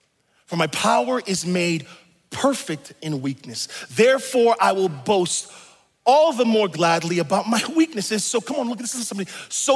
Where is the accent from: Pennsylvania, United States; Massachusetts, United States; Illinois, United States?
Massachusetts, United States; I remember going to Westgate Mall as a kid growing up in Massachusetts